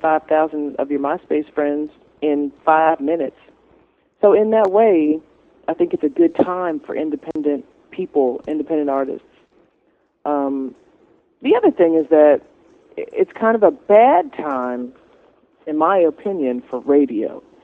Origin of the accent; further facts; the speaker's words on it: Chicago, Illinois, United States; when I was little, growing up in Chicago, I could tune in at certain points of the day